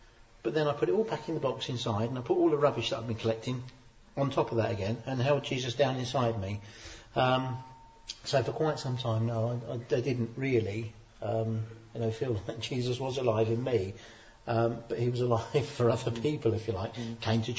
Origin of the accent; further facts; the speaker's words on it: United Kingdom; one of the things we'd never discuss, because we're British, is, two things